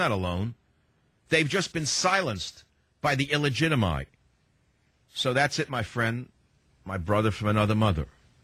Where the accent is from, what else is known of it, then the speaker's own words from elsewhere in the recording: New York City, New York, United States; accent: New York; So although I'm a boy from New York City with a heavy New York accent, you and I speak the same language, I guess.